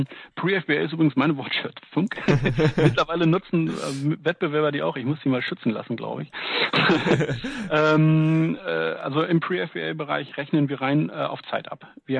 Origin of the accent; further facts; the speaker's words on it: North Rhine-Westphalia, Germany; Wir kommen hier aus dem Münsterland